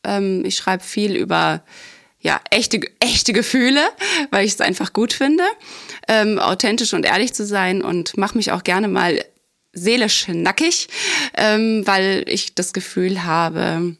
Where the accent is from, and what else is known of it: Saxony, Germany